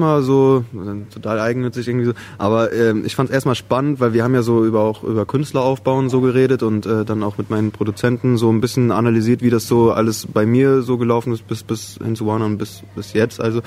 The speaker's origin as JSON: {"language": "German", "town": "Kirkel", "region": "Saarland", "country": "Germany", "said": "Ich komme aus Saarbrücken, oder ich sage immer aus Saarbrücken, aber eigentlich sage ich das nur, weil so wenige Leute das kleine Dörfchen Kirkel kennen. Und genau, also ich komme aus dem Saarland."}